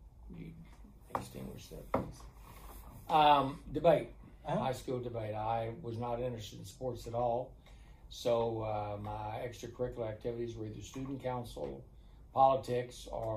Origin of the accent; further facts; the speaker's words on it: Houston, Texas, United States; also born or lived in Lafayette, Louisiana / Tyler, Texas / Seminole, Oklahoma; I was born in Lafayette, Louisiana, in 1940. So I'll be 81. And my parents moved from there to Houston, Texas fairly early. Mm-hmm. And I grew up in Houston, except for 2 years we lived in Tyler, Texas, and 2 years I lived in Seminole, Oklahoma.